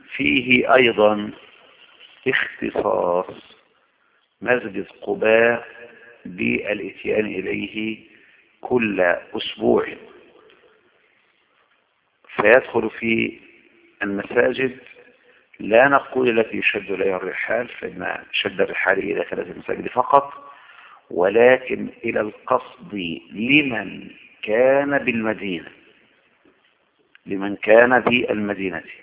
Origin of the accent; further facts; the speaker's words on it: Egypt; أما أنا من هنا من مصر